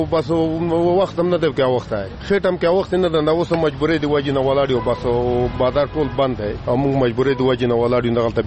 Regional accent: Nangarhar, Afghanistan; moved away; مونږ د ننګرهار ولایت اوسېدونکي یو. په ننګرهار کې بیا د تورې بوړي اوسېدونکي یو.

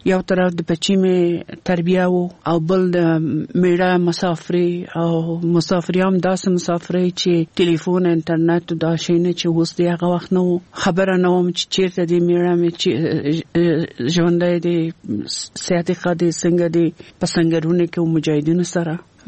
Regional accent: Kabul, Afghanistan; born or raised there

